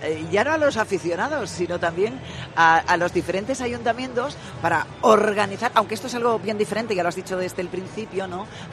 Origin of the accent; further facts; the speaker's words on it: Mieres, Asturias, Spain; pues soy de Mieres, ¿no? De toda la vida.